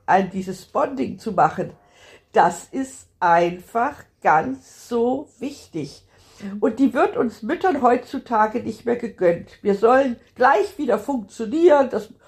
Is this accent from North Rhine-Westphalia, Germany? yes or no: no; Bavaria, Germany; wie man bei uns in Bayern sagt.